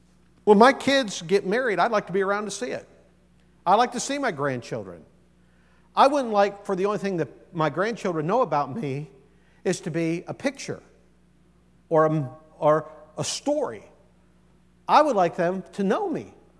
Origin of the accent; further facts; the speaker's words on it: Mansfield, Ohio, United States; I grew up 70 miles south of Cleveland, Ohio, in a town called Mansfield.